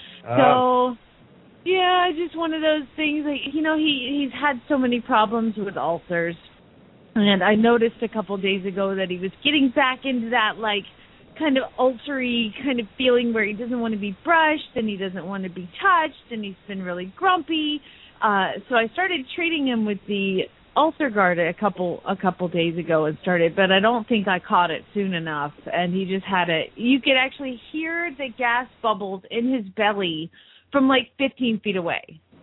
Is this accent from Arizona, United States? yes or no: yes; Phoenix, Arizona, United States; from Phoenix, Arizona, where it's sunny and 75 this time every day, all day, year-round, except for the summer.